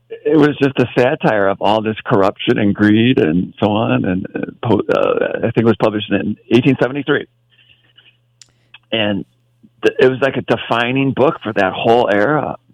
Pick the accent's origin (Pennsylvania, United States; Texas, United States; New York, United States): New York, United States; Niagara Falls; Bell was where I grew up in Niagara Falls area.